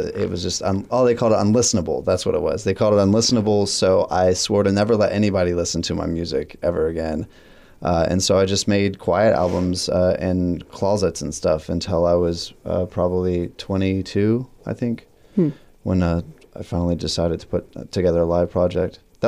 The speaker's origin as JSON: {"language": "English", "region": "Virginia", "country": "United States", "tie": "born or raised there", "also_born_or_lived": "Ohio", "said": "I was born in Virginia. I was raised between Virginia, Ohio, West Virginia."}